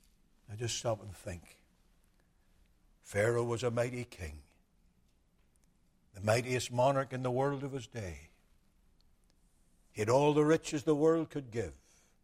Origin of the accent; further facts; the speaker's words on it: United Kingdom; now in United States; despite 30 years in America, I am British